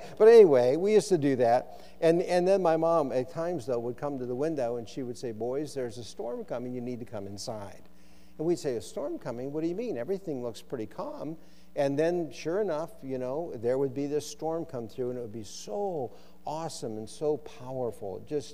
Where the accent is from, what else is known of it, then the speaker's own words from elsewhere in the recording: Eastlake, Ohio, United States; being a young boy growing up in Eastlake, Ohio. And in Eastlake, Ohio, we lived a mile off Lake Erie.